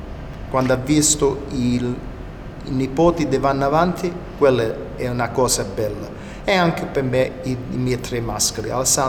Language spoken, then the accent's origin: Italian; Calabria, Italy; soprattutto sono calabrese, perché sono vissuto in una famiglia che parlava calabrese, che cucinava calabrese e che cantava calabrese